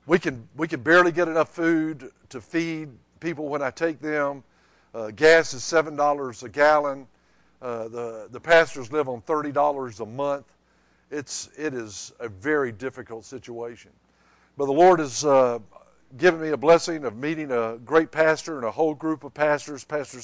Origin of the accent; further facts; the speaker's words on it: Tallahassee, Florida, United States; I grew up in Tallahassee, Florida.